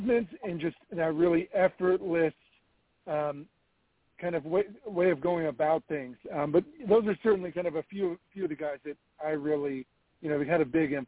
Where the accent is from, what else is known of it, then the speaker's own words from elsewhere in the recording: South Korea; So growing up in Korea, I think it's almost part of the curriculum